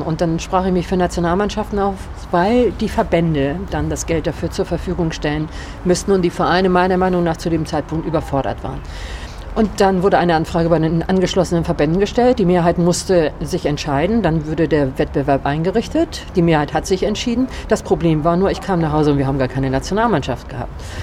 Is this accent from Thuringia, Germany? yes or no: no; Hamburg, Germany; born there; Ich bin in Hamburg geboren